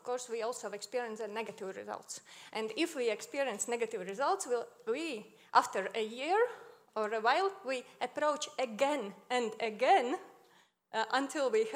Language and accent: English; Latvia; English is a second language; from Latvia.